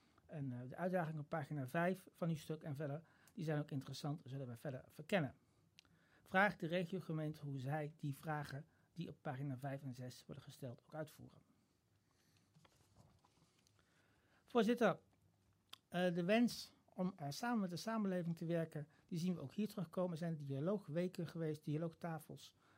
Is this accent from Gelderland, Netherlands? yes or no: yes; Arnhem, Gelderland, Netherlands; Vreest u niet, ik kom weliswaar uit Arnhem